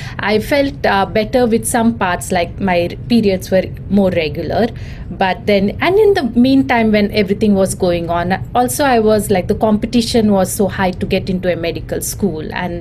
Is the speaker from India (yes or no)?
yes; India; Because born and brought up in India, that time it was more like a taboo subject to talk about